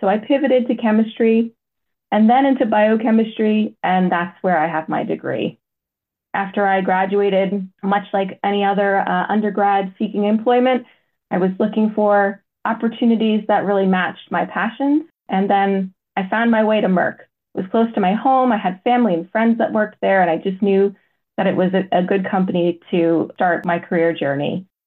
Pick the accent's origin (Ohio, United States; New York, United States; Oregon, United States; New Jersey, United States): New Jersey, United States; Growing up in New Jersey, I spent my summers at the beach and the shore and really was interested in what was happening under the sea.